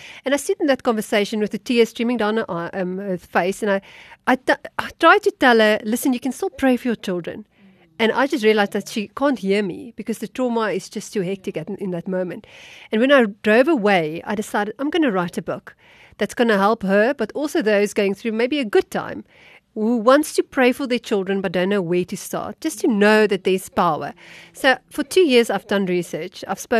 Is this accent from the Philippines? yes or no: no; Free State, South Africa; So maybe I should start with a little bit of background. I grew up in the Free State